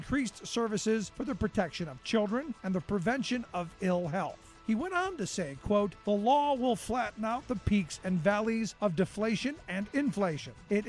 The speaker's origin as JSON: {"language": "English", "town": "Cleveland", "region": "Ohio", "country": "United States", "tie": "born or raised there", "said": "growing up in Cleveland, you heard stories about, you know, because Akron wasn't far away."}